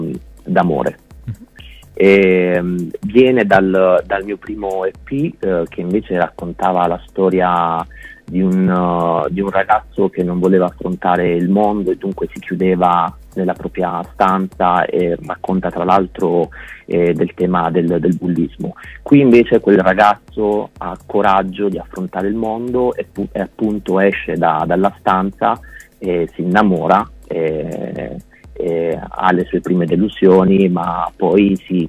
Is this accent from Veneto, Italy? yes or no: no; Apulia, Italy; born there; Sono nato in Puglia e poi a un certo punto mi sono distaccato da quell'ambiente